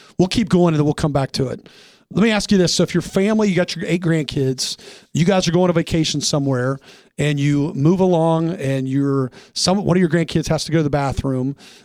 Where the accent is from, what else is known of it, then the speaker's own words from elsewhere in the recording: Springfield, Ohio, United States; I'm from Springfield, Ohio. That's where I live.